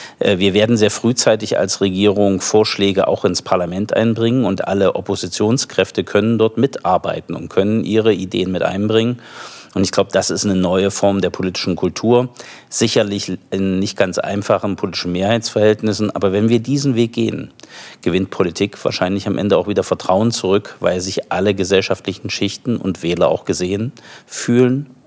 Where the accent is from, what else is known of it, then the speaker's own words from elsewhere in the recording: Thuringia, Germany; einen gemeinsamen Geist entwickelt für Thüringen. Deswegen ist das heute auch ein guter Tag für meine Heimat.